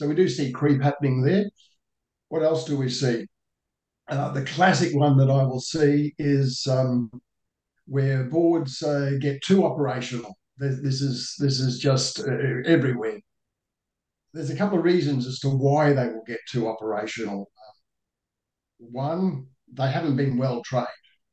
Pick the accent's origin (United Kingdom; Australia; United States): Australia; as an Australian